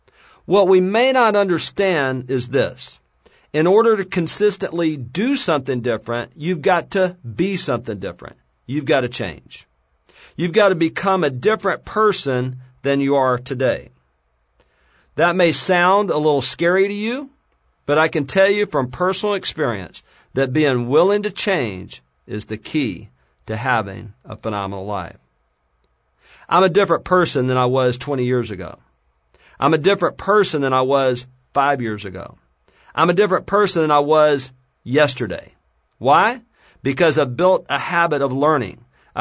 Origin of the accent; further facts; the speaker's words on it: Mobile, Alabama, United States; I'm originally from L.A., Lower Alabama. I grew up on welfare in Mobile, Alabama. There were seven kids crammed in a little 600-square-foot shack.